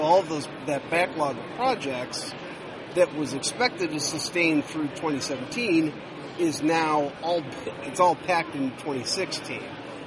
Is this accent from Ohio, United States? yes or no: yes; Cleveland, Ohio, United States; I'm from Cleveland, Ohio, where we get about, I'd say on average, 3 days of sun a year.